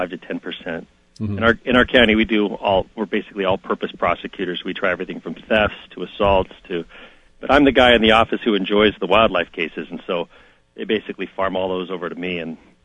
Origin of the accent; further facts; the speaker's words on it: Utah, United States; now in Oregon, United States; I was raised by folks who weren't hunters, and I'm from Utah. I wasn't originally from Oregon, and it wasn't until I moved here that I decided I need to go hunting